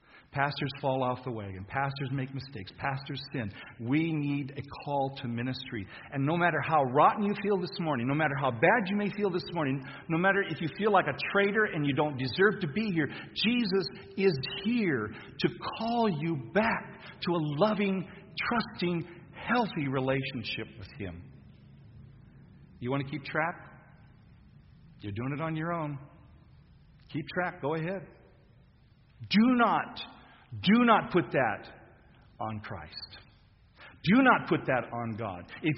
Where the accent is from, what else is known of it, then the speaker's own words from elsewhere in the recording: California, United States; I remember as a kid growing up in the Napa Valley, and I was a senior at PUC Prep